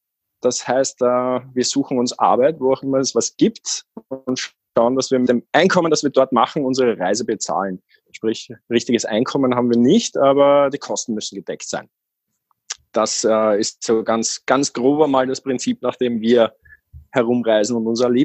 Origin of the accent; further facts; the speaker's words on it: Austria; Ich bin aus Österreich